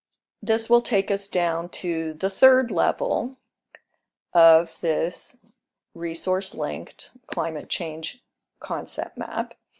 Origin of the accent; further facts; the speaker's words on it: New England, United States; Since I am from New England, I went ahead and detailed out this section.